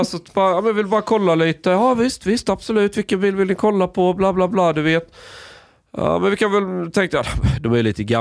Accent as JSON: {"language": "Swedish", "country": "Sweden", "said": "jag förklarar att jag är från Sverige."}